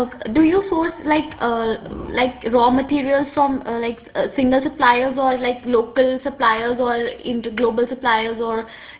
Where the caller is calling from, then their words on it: India; I'm calling from India.